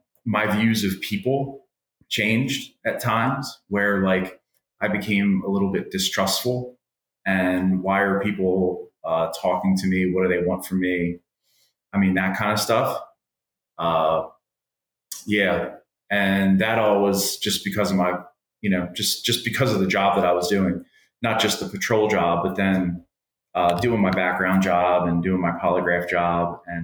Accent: Baltimore, Maryland, United States; I had known Ocean City, just born and raised in Baltimore. Ocean City is a 3-hour trip for us.

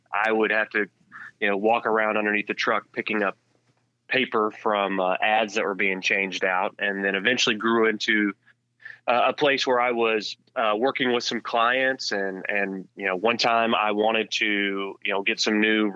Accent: Arkansas, United States; I grew up in Northwest Arkansas in a family that was a billboard family.

